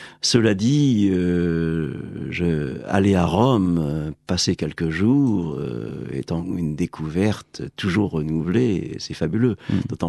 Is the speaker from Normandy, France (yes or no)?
yes; Rouen, Normandy, France; born there; Je suis né en 1941 à Rouen.